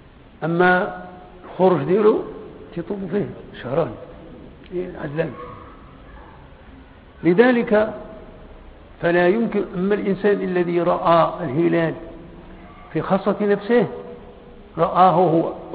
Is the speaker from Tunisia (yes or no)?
no; Morocco; كما كيوقع عندنا في المغرب عادة